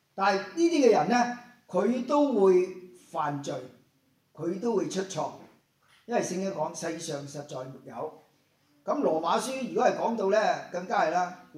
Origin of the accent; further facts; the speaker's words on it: China; 但起碼我們用一個我們中國人說的，他是一個好人來的這個人